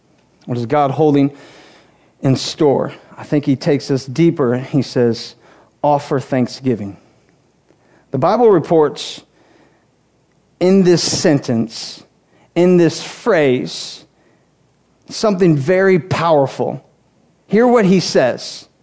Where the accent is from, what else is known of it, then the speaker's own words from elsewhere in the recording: United States; Well, I'm an American. I live in the greatest land in all the world.